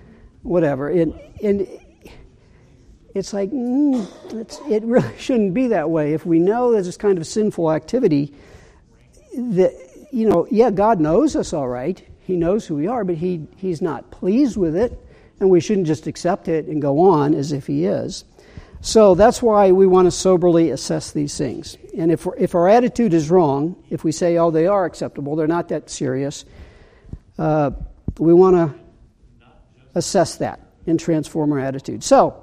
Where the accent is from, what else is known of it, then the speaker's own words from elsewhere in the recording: Ohio, United States; For example, where I grew up in Northeast Ohio, cousins of mine went to St. Matthew's Catholic Church.